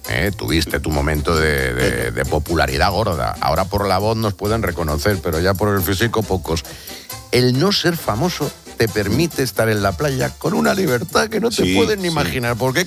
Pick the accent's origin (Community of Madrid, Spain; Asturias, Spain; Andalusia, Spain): Community of Madrid, Spain; Madrid; que yo soy de Madrid, cuidado. Y adoro mi escudo y mi ciudad.